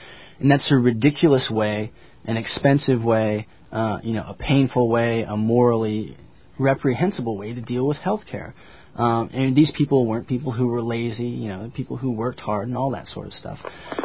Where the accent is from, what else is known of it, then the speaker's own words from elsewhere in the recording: Utah, United States; Actually, I grew up in Utah. I was born in Utah